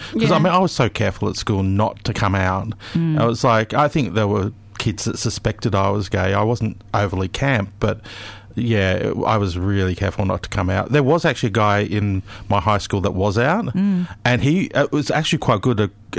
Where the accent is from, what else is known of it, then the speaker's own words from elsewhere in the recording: New South Wales, Australia; I grew up in New South Wales